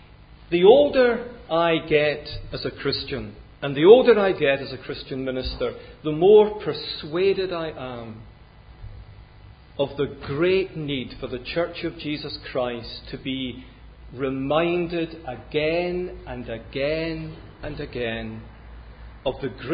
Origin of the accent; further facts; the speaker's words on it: Scotland, United Kingdom; I'm a Scot, and it's hard to be humble when you're Scottish. I'm very conscious that my accent probably betrays me